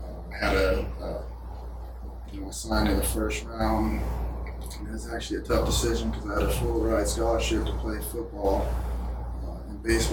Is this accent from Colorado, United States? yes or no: yes; Denver, Colorado, United States; I grew up in Denver, Colorado, went to Cherry Creek High School, was fortunate to play for a coach by the name of Mark Johnson.